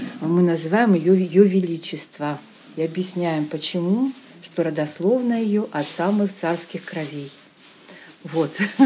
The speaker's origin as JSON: {"language": "Russian", "region": "Leningrad Oblast", "country": "Russia", "tie": "born there", "said": "я вообще родилась в Ленинградской области. И, конечно, очень нежно и трепетно относилась. Рядышком город Сихвин, знаете, такой легендарный. Город купеческий, город, где много мастеров."}